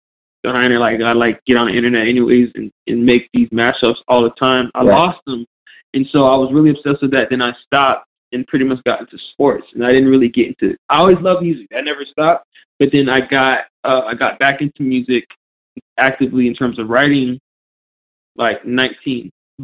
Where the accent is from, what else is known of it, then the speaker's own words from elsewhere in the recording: Fort Pierce, Florida, United States; Grew up in the 90s. I'm from Fort Pierce, very dangerous city.